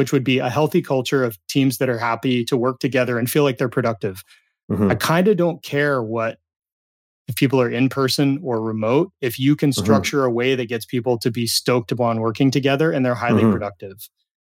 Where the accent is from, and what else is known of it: California, United States; born or raised there